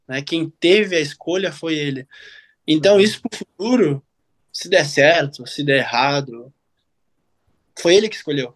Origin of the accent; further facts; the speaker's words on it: Rio Grande do Sul, Brazil; porque a gente é de uma cidade pequena, a gente é do interior do Rio Grande do Sul